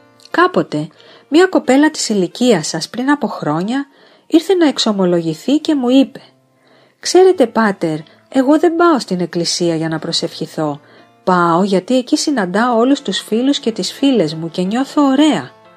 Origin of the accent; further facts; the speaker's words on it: Agios Ioannis o Rosos, Central Greece, Greece; Το βλέπω ακόμα στον Άγιο Ιωάννη το Ρώσο, την πατρίδα μου